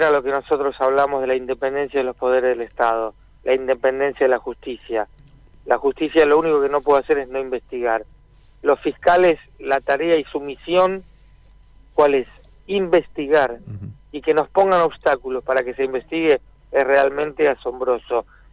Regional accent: Argentina

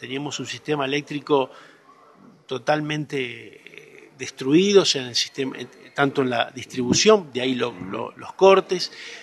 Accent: Rosario, Santa Fe, Argentina; now in Buenos Aires, Argentina; Yo soy originalmente oriundo de Rosario, de Santa Fe, pero hace muchos años ya viviendo en la ciudad de Buenos Aires.

